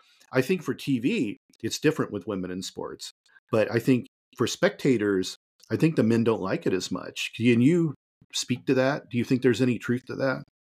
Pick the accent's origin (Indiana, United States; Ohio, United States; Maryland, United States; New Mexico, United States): Indiana, United States; growing up in the Midwest in Indiana, the Midwest, the Southeast, very popular places for racing